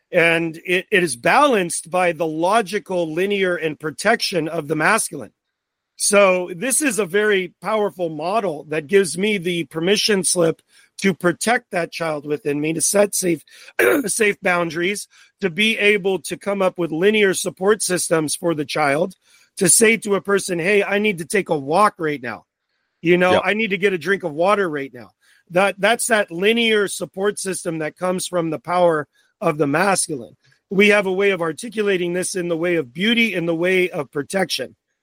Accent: Portland, Oregon, United States; born there; now in Phoenix, United States; I was born in Portland, Oregon, the ancestral land of the Multnomah, Clackamas, and Willamette. Although I currently reside in the ancestral land of the Akmal, Atam, the Peeposh, and the Hohokam in Phoenix, Arizona.

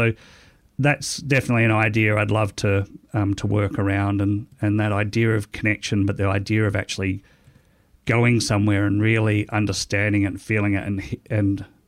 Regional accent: Australia; once we came home from Singapore, I really wanted to have a very typical Australian holiday for our family to reconnect with, you know, our massive country.

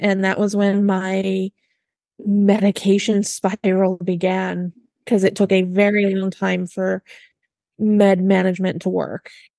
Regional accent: Wyoming, United States; moved away as an adult; also born or lived in Wisconsin; now in California, United States; No, I was actually born and raised in Wyoming. Yeah, moved to Wisconsin for about 10 years and then moved to California.

